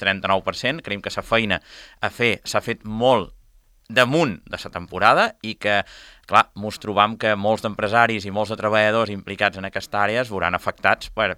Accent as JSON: {"language": "Catalan", "town": "Formentera", "region": "Balearic Islands", "country": "Spain", "said": "Sí que és veritat que jo, com a formenterer, no aniré a illetes el mes d'agost."}